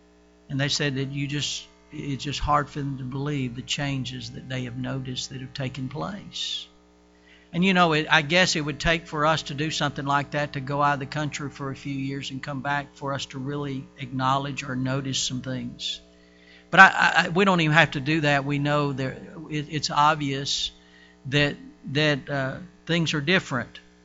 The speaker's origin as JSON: {"language": "English", "country": "United States", "said": "I speak of that because, you know, I'm from America and my heart goes out to this country"}